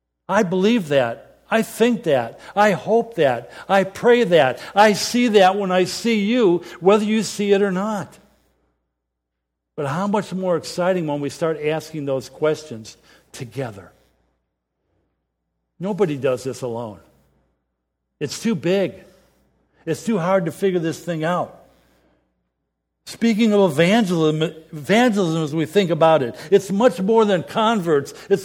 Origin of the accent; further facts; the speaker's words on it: Detroit, Michigan, United States; now in Cleveland, United States; And I come from Detroit. This is minor league compared to that. But I felt exiled to Cleveland.